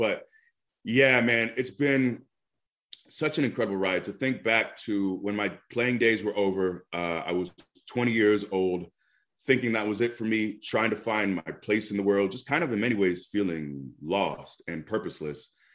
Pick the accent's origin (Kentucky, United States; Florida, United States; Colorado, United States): Florida, United States; Tampa; You know, I'm born and raised in Tampa. I still live here in this area, but that's my second home.